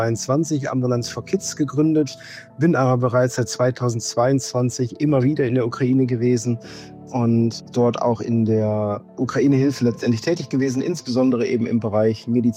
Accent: Essen, North Rhine-Westphalia, Germany; Jetzt gerade erreicht ihr mich in Essen, in meiner Heimat

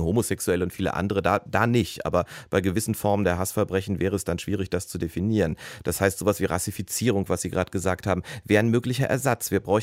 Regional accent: Germany; Ist man das oder bilde ich mir das als Deutscher, für den ja Englisch die Fremdsprache ist, nur ein?

